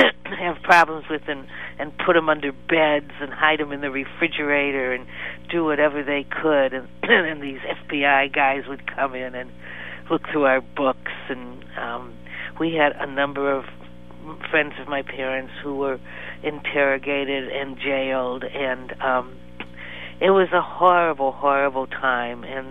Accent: Chicago, Illinois, United States; I lived through the McCarthy era. I'm from Chicago, and my parents weren't actually communists, but they were probably fellow travelers, as they say.

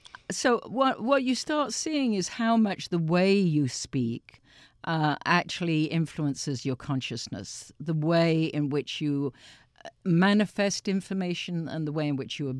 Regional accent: Nottingham, East Midlands, United Kingdom; accent: Nottingham; my Nottingham accent started coming out, which is where I grew up, in the middle of England.

